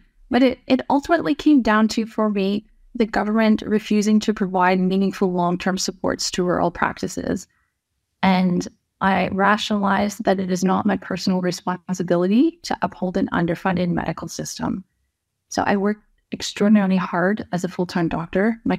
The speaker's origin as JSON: {"language": "English", "town": "Wawa", "region": "Ontario", "country": "Canada", "tie": "born or raised there", "said": "It was very difficult because this is my hometown. My patients included lots of my family, friends, previous teachers, and deciding to close my practice, I really felt like I was abandoning not only the patients, but also my colleagues, leaving just two doctors practicing full time in Wawa."}